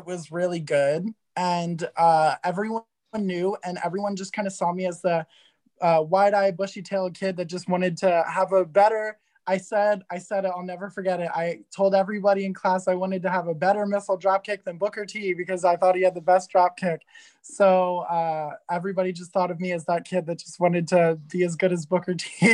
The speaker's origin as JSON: {"language": "English", "country": "Canada", "said": "I'm Canadian."}